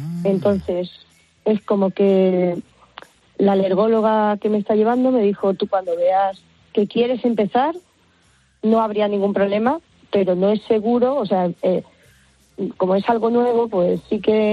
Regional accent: Alcázar de San Juan, Castilla-La Mancha, Spain; De Alcázar de San Juan.

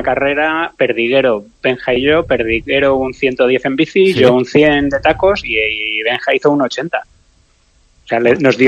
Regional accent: Móstoles, Community of Madrid, Spain; yo soy un chaval de Madrid, de Móstoles

